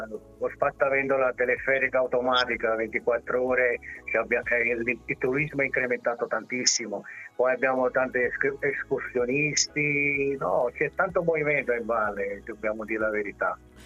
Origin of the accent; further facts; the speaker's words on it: Ischia, Campania, Italy; moved away; Sì, io vengo da Ischia, sono 40 anni che sono qua.